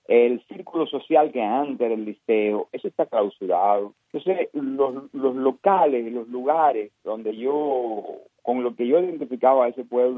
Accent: Cuba; moved away; el año en que yo salí de Cuba

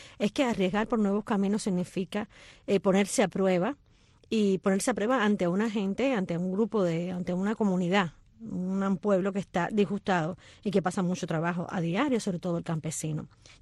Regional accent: Cuba; moved away; Sí, señor, mi generación en Cuba no sabía quién es Carlos Barbería, o no sabe. Yo incluso debo confesar que lo descubrí cuando salí de Cuba.

